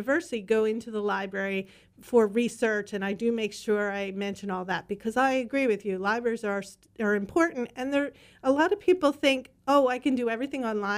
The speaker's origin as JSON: {"language": "English", "town": "Philadelphia", "region": "Pennsylvania", "country": "United States", "said": "it came from the fact that I'm from Philadelphia, and I just really love the Revolutionary War era"}